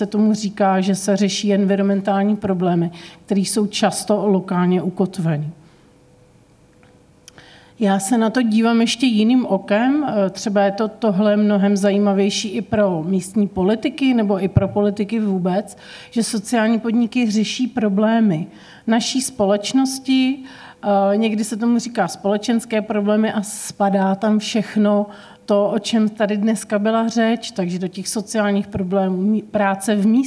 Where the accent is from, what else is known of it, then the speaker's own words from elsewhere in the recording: Kamenický Šenov, Liberec Region, Czechia; now in Prague, Czechia; že jsem prožila většinu svého mládí v Libereckém kraji, v Kamenickém Šenově, to je v okrese Česká Lípa